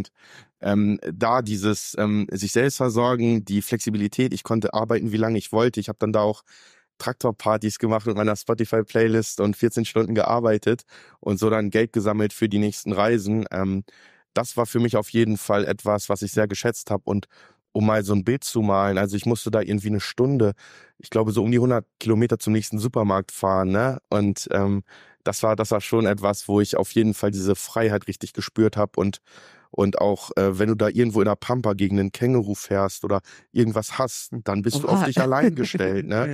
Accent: Lower Saxony, Germany; Ich komme aus der Nähe von Nienburg an der Weser, aus dem kleinen Ort Gallisbünden mit 200 Einwohnern

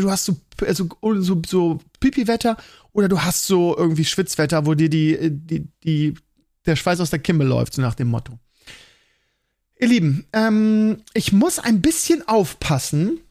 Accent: Northern Germany, Germany; Als Norddeutscher sieht man das ein bisschen anders.

